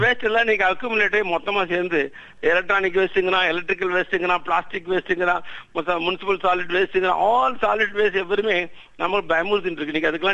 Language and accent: Tamil; Kumbakonam, Tamil Nadu, India; born there; நான் கும்பகோணத்திலே பிறந்தேன். பிஎஸ்சி கும்பகோணத்துல, எம்எஸ்சி மெட்ராஸ்ல, பிஹெச்டி கிறிஸ்டியன் காலேஜ் தாம்பரத்துல